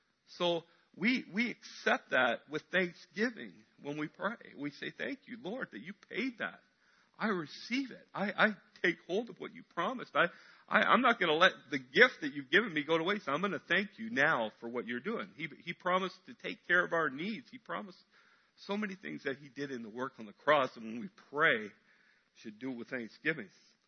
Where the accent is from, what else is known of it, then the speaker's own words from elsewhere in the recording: Canada; well, I'm Canadian, eh? Like, yeah, until the Leafs score, then our whole ceiling comes off our house, right?